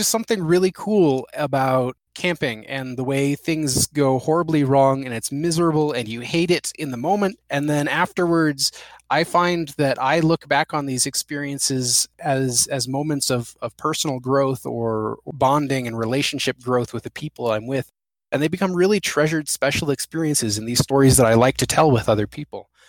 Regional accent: New Mexico, United States; which is a reference to my home state, New Mexico, here in the U.S., which is the land of enchantment.

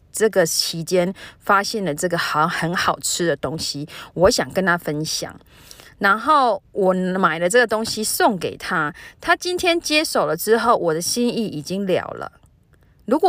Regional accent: Taiwan; 尤其是就是远从台湾寄东西来，什么就是小吃啊，我家乡的东西什么，我都觉得很感动

